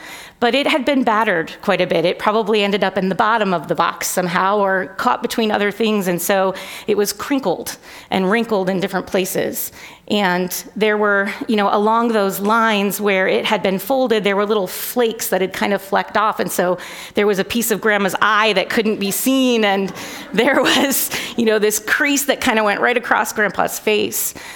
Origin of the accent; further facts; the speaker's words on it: Connecticut, United States; now in Ohio, United States; I grew up in Connecticut, very close to Massachusetts.